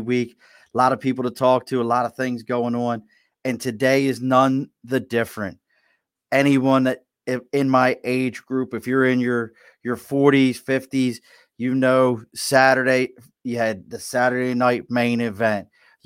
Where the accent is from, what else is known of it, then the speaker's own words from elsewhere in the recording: Baltimore, Maryland, United States; I grew up in Baltimore.